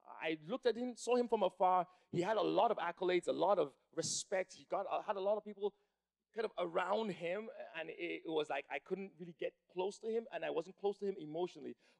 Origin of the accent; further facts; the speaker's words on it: Nigeria; I was born in Nigeria. Lived in Nigeria.